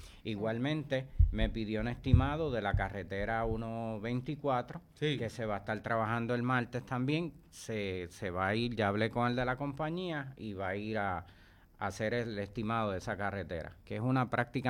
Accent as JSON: {"language": "Spanish", "town": "Lares", "country": "Puerto Rico", "also_born_or_lived": "Castañer", "said": "Sí, Castañel. Yo nací en Castañel. Yo soy de Lares."}